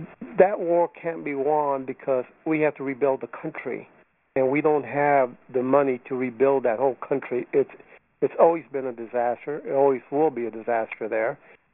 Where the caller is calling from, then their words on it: El Centro, California, United States; I'm calling from El Central.